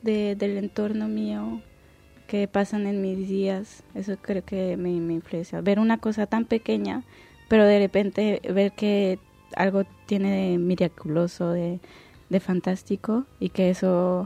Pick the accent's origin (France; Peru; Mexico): France; Spanish is a second language; Era un país de todo lejano siendo francesa, porque los franceses, no sé, bueno, no quiero hacer generalidad, pero para mí Quebec era algo que no conocía muy bien